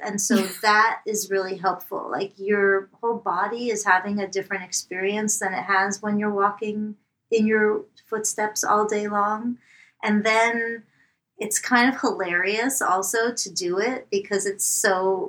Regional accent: Miami Beach, Florida, United States; moved away as an adult; you know, I come from Miami Beach, Florida.

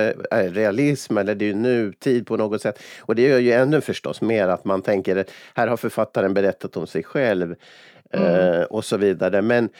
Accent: Umeå, Västerbotten County, Sweden; så tar man kanske från min uppväxt i Umeå, pang, någon händelse där.

